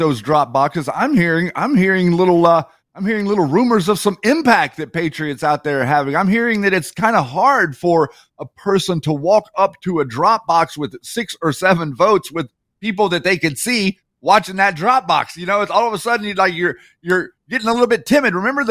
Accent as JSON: {"language": "English", "region": "North Carolina", "country": "United States", "tie": "born there", "moved": "yes", "lives_now": "Oregon, United States", "said": "And, you know, I was born in North Carolina. I grew up back east and came to Oregon."}